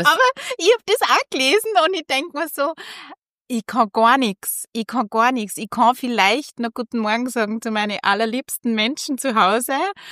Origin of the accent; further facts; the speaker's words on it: Wals, Salzburg, Austria; bin ich wieder nach Wals gefahren, ja, wo ich herkomme.